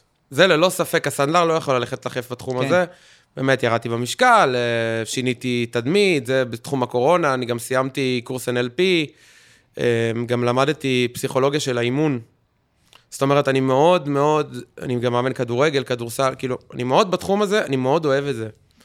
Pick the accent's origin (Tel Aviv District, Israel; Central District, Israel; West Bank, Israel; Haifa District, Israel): Central District, Israel; Petah Tikva; פתח תקווה. פתח תקווה.